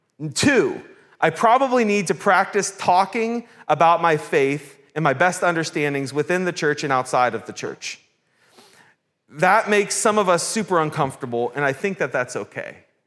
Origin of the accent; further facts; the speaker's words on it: Pennsylvania, United States; I have older siblings and I grew up in Western Pennsylvania.